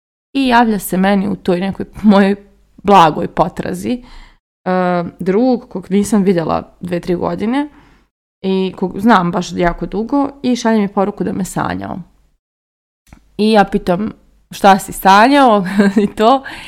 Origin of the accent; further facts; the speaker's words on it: Banja Luka, Republika Srpska, Bosnia & Herzegovina; also born or lived in Kosovo / Sarajevo; now in Belgrade, Serbia; još kao dijete sam živjela na Kosovu, pa u okolini Sarajeva, pa smo se preselili u Banja Luku, pa smo u Banja Luci se selili ne znam koliko puta, pa sam živjela tu i u podrumu